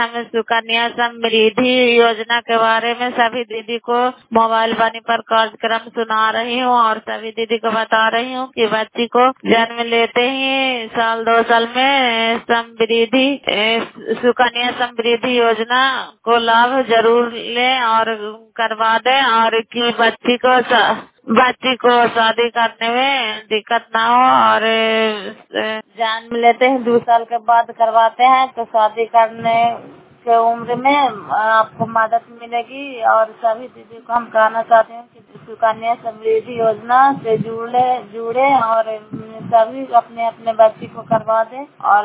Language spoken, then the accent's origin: Hindi; Vairiganj, Bihar, India; नालंदा जिला कराय ब्लॉक मकराता पंचायत ग्राम वैरीगंज की निवासी हूँ।